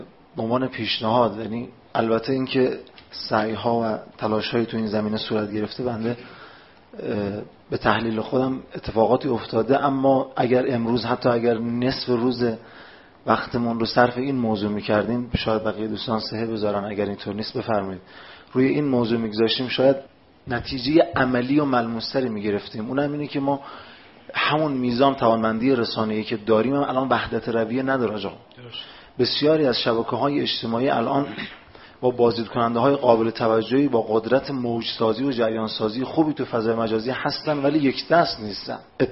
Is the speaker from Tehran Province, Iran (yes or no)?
no; Khuzestan, Iran; بنده بچه خوزستان هستم و از نزدیک بسیار از این مسائل رو شاهد بودم